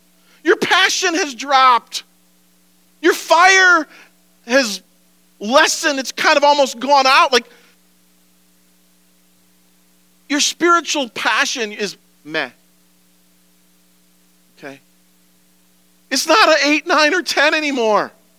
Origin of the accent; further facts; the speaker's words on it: Wisconsin, United States; I remember when I gave my life to Jesus. on the shore of Lake Wazeecha outside my hometown.